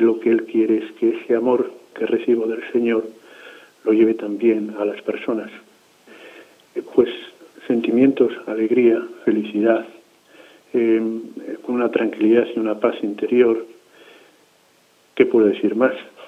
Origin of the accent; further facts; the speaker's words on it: Santander, Cantabria, Spain; born there; yo nací aquí en Santander, capital. Mi edad es de 41 años